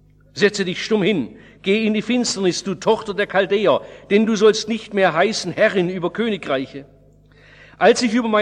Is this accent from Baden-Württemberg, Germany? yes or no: yes; Baden-Württemberg, Germany; Und so als Schwabe weiß man, ab 40 ist der Rubikon überschritten.